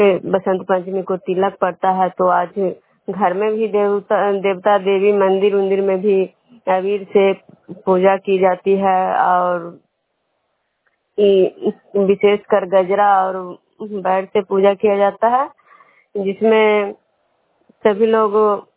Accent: Bishnupur, Bihar, India

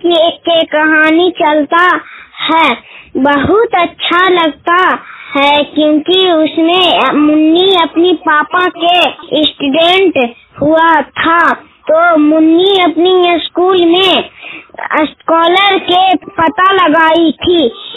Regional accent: Chandi, Bihar, India; चंडी के रहने वाली हूँ।

